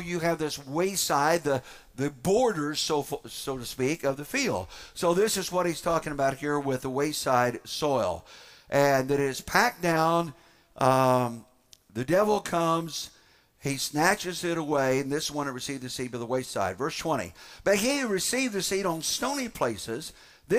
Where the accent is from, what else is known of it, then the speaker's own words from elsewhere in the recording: Indiana, United States; Now, I grew up in Indiana.